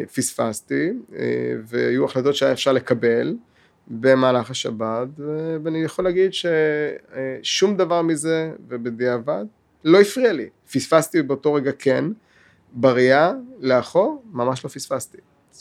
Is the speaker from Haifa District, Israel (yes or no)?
yes; Kiryat Ata, Haifa District, Israel; גדלתי בצפון, בקריית אתא. גדלתי בסביבה אמנם מאוד טובה, ואחרי זה למדתי בעוד ביאליק, שזה בית ספר נפלא, אבל בפריפריה.